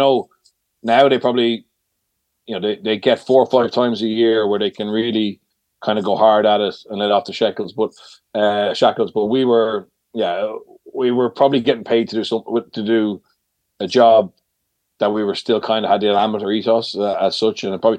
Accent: Galway, Connacht, Ireland; I came from Galway, which is a party town.

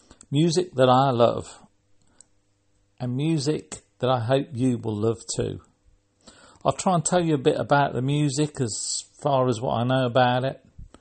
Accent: Solihull, West Midlands, United Kingdom; born there; I was born in 1962 in Solihull near Birmingham.

